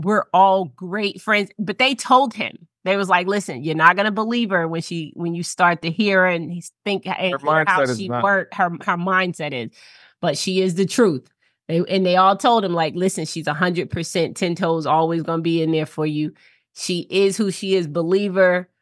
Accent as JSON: {"language": "English", "town": "Boston", "region": "Massachusetts", "country": "United States", "said": "And we met because we lived in Boston. We're both originally from Boston."}